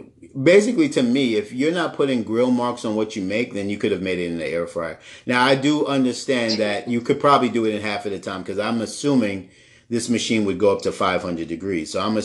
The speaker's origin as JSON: {"language": "English", "region": "New York", "country": "United States", "said": "Listen, I'm from New York. I've never had My mom had a little charcoal grill in our backyard."}